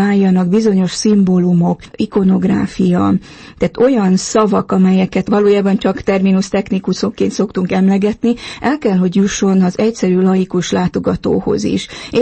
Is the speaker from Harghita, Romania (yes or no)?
yes; Corund, Harghita, Romania; hiszen én ezeken nőttem fel Erdélyben, Korondon, a fazekasság központjában.